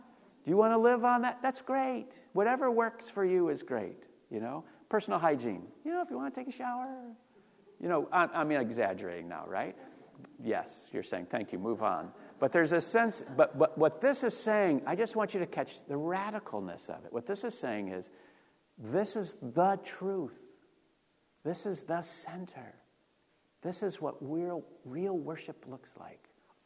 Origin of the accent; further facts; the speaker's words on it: California, United States; I mean, we're from California, aren't we? It's not like we're from Iowa.